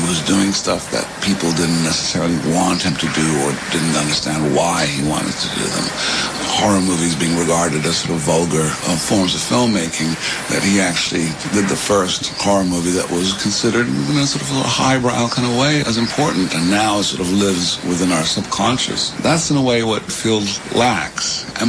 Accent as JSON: {"language": "English", "country": "Ireland", "tie": "born or raised there", "said": "growing up in Ireland, where, you know, weaving a yarn, telling a tall tale was part of life"}